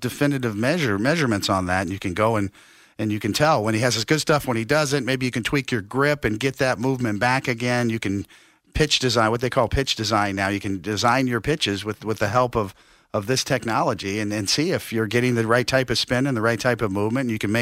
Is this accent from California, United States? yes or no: no; Kansas City, Missouri, United States; As a youngster, I was a kid from Kansas City, Missouri, that had never been to New York.